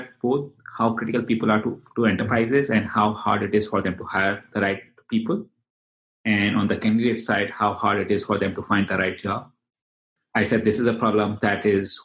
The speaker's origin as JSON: {"language": "English", "region": "Delhi", "country": "India", "tie": "born or raised there", "moved": "as an adult", "lives_now": "United States", "said": "I grew up in India, in the northern part near New Delhi, came to US in 1998"}